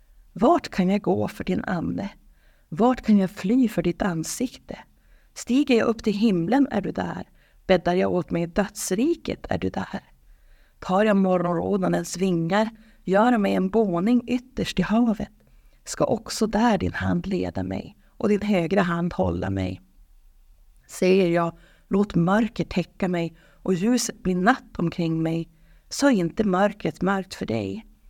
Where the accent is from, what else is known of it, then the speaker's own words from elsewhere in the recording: Norrland, Sweden; Jag är född och uppvuxen här i Sverige. Jag har aldrig behövt fly från krig eller svält. Och här i norra Sverige har vi ju knappt ens några naturkatastrofer.